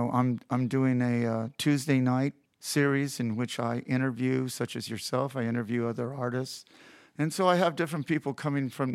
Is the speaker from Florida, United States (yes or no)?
no; San Antonio, Texas, United States; born there; I was born in Texas, in San Antonio.